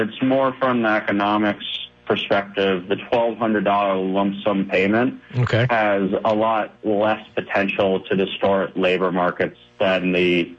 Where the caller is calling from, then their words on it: Billings, Montana, United States; I'm actually calling from Billings, Montana this morning.